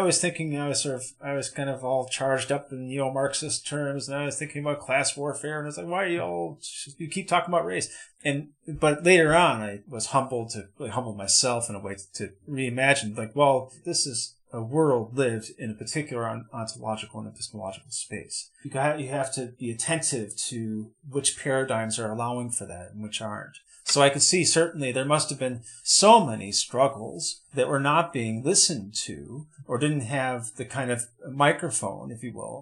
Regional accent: Wisconsin, United States; I'm like, you know, born and raised in Wisconsin, and then, you know, I was in Chicago.

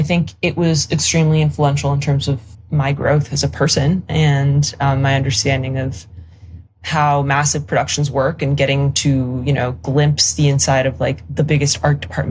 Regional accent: Paris, Île-de-France, France; English is a second language; now in United States; So I'm French. I am from Paris. I'm French and Polish, and I don't have an American passport. I have a French passport and a Polish passport.

